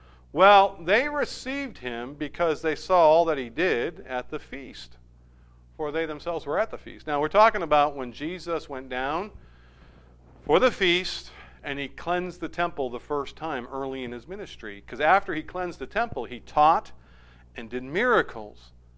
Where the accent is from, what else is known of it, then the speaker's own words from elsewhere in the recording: New Hampshire, United States; also born or lived in Worcester; I grew up here. 35 years of my life has been in New Hampshire, easily. I'm a New Hampshire person. I'm a New Hampshireite. I was born in Worcester, Mass.